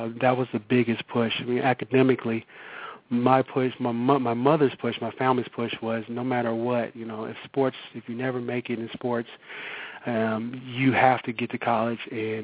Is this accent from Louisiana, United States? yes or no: no; Berkeley, California, United States; Everyone growing up in Berkeley, coming through all the doing all the basketball and baseball leagues in Berkeley. My family is all from Berkeley. Uncles and aunts, they're all from Berkeley.